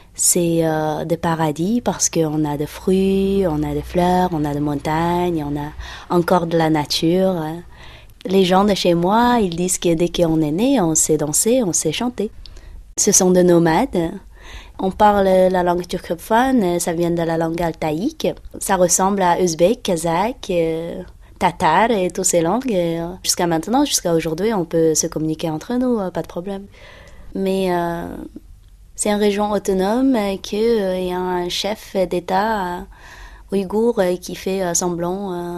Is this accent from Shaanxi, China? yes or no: no; Xinjiang, China; Je viens de la Chine. Nord-ouest de la Chine, en fait, c'était Turkestan. Et ça fait 66 ans qu'on est sous le pouvoir de la Chine, comme Tibet